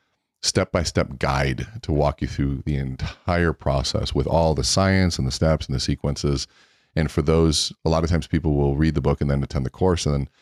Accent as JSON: {"language": "English", "region": "Minnesota", "country": "United States", "tie": "born or raised there", "also_born_or_lived": "Miami, Florida", "said": "So I was born in Miami, Florida, and moved to Minnesota when I was about 7 years old, and lived half-time Minnesota, half-time Miami, so I was about 16."}